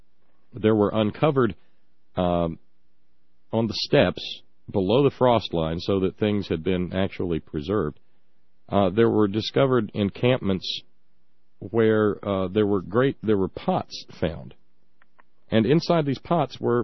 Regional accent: the South, United States; And being the Southerner that I am, Preston

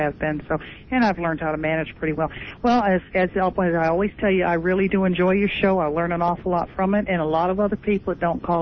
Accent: Massachusetts, United States; Well, you know, my dad, we're from Massachusetts, as I've said that before.

